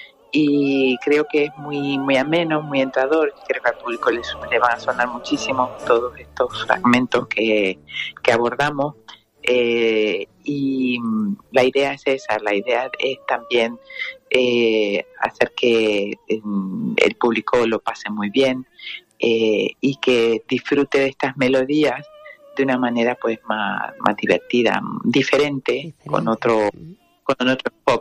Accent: Canary Islands, Spain; moved away as an adult; now in New York, United States; soy canaria, pero llevo muchos años fuera de Canarias, si bien toda mi familia sigue en Gran Canaria y bueno, voy todo lo que puedo. Pero sí, Nueva York ha sido pues base ya desde hace muchos años, pues me fui a estudiar allá a Estados Unidos

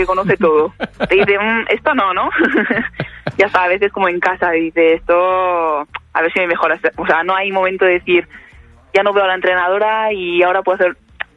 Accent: Spain; yo he nacido aquí, he ido al cole aquí, soy española, o sea, por España siempre he pensado que es que todo he hecho aquí

